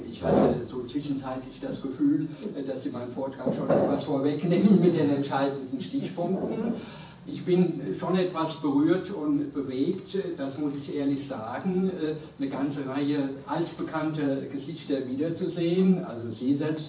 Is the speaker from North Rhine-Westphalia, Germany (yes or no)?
no; Limburg an der Lahn, Hesse, Germany; In der Tat, ich komme aus Hessen, aber ich komme eigentlich aus Nassau. Um es genau zu sagen, Limburg an der Lahn müsste Ihnen ein Begriff sein, auch Bischofssitz, Sitz einer Diözese und so weiter. Das ist meine Heimat.